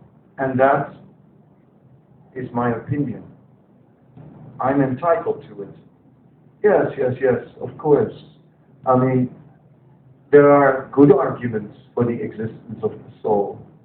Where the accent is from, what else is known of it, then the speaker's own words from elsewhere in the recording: Netherlands; After all, I'm not from India, you know, I wasn't born in India. I'm from the Netherlands, and it's a very different kind of place.